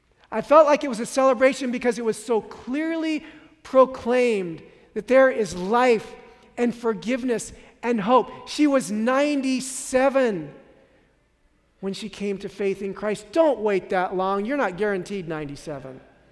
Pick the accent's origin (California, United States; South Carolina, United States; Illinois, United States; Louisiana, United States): California, United States; San Francisco; I grew up in San Francisco